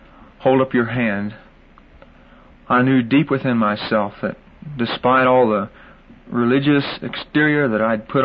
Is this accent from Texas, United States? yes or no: yes; Amarillo, Texas, United States; as I was brought up in Amarillo, Texas, was that I wasn't right with God.